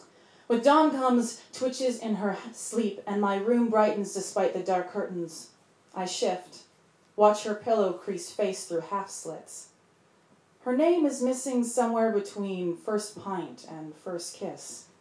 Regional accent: Edmonton, Alberta, Canada; I'm from Edmonton, Alberta, in Canada, and where I'm from, cities are very far from each other.

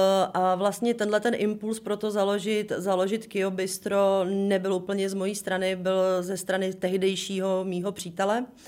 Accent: Mariánské Lázně, Karlovy Vary Region, Czechia; já pocházím z Mariánských Lázní, tam můžete být maximálně servírka, recepční nebo prodavačka.

